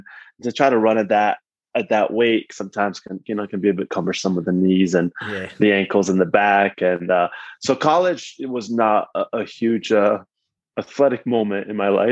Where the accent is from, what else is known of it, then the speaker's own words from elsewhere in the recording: Lausanne, Vaud, Switzerland; so I grew up in Switzerland, in the French-speaking part of Switzerland, in Lausanne.